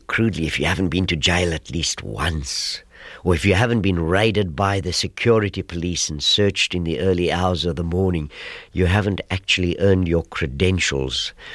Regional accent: Port Elizabeth, Eastern Cape, South Africa; a group I worked with in my hometown of Port Elizabeth.

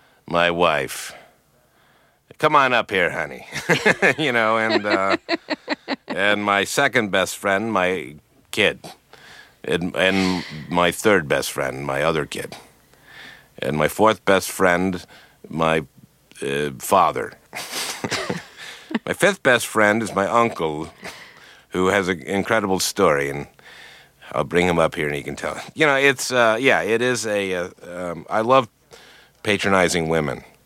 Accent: Minnesota, United States; I grew up in Minnesota.

